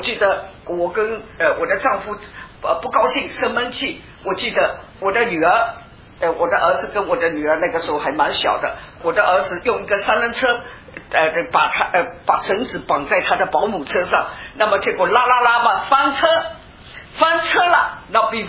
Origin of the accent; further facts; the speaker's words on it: Fuzhou, Fujian, China; 我们福州人说摔一跤长三寸，摔一跤长三寸